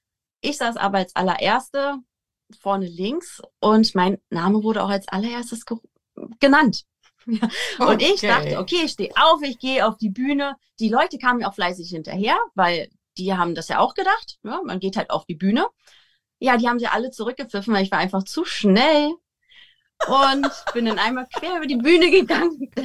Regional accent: Potsdam, Brandenburg, Germany; Wir kommen aus Potsdam

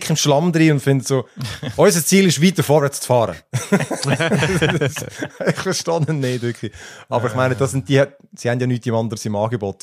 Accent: Switzerland; das kann man nicht aussprechen als Schweizer.

